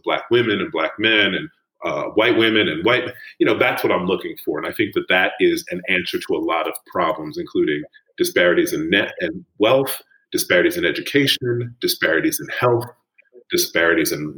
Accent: Alabama, United States; born there; I was born in the Deep South. I was born in the state of Alabama. I was born on a Black college campus.

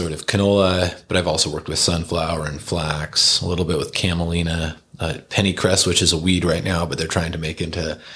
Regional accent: Portland, Oregon, United States; So I grew up in Portland, Oregon.

